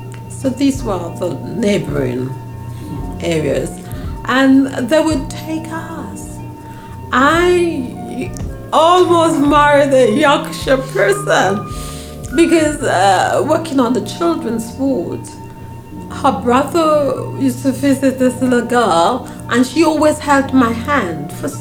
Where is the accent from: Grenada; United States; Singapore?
Grenada; If in those days growing up in Grenada, there were Indians in our family, like Asian looking people who were part of the family, we didn't have that division.